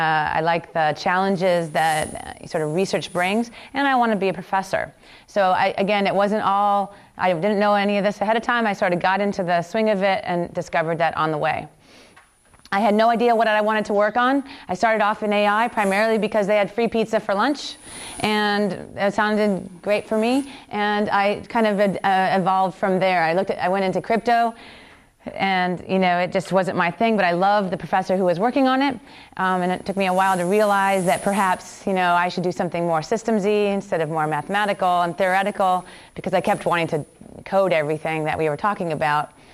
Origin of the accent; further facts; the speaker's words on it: Indiana, United States; I was born and raised in Indiana in the United States. It's a very rural community.